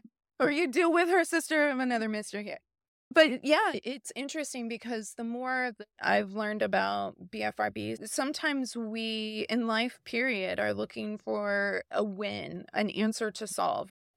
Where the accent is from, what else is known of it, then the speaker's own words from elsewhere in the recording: Bible Belt, United States; I grew up in the Bible Belt, and it was very much seen as you need to get right with God.